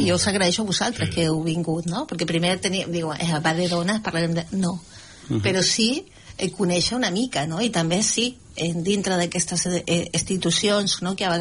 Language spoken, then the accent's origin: Catalan; Blanes, Catalonia, Spain; jo visc a Blanes fa 35 anys, o sigui que he crescut quasi aquí, tinc la meva filla d'aquí, jo soc de Blanes